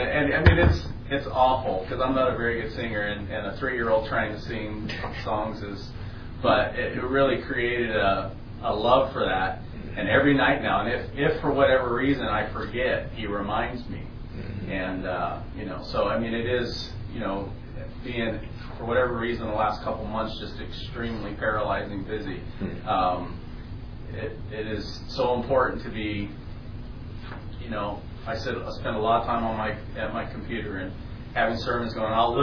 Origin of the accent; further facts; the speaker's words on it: the South, United States; I grew up, I'm from the South originally, so I like old outlaw country music.